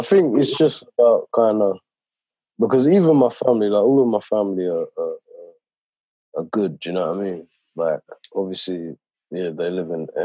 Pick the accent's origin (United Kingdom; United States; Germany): United Kingdom; than just being from the UK or just being around Europe